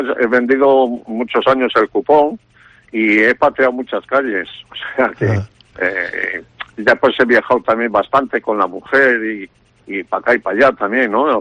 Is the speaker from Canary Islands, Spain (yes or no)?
no; Cueto, Cantabria, Spain; yo me muevo bastante bien por Santander y yo soy de Cueto y Cueto me lo andaba todo de memoria.